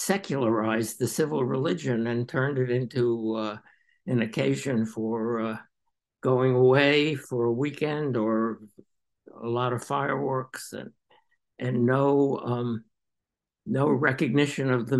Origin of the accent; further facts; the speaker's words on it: Johnstown, Pennsylvania, United States; In my hometown in Johnstown, Pennsylvania, after World War II, Memorial Day was an extraordinarily meaningful event.